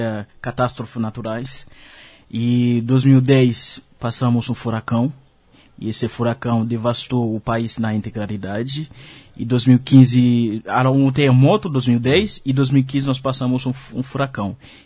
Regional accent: Haiti; E eles têm uma grande diferença entre nós, que somos haitianos, que tem até costume, cultura, africanos, diferente dos dominicanos.

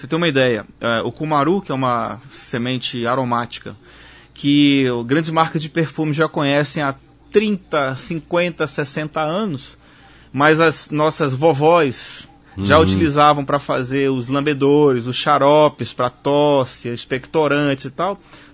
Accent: Manaus, Amazonas, Brazil; born there; Eu, por exemplo, sou manauara de nascença.

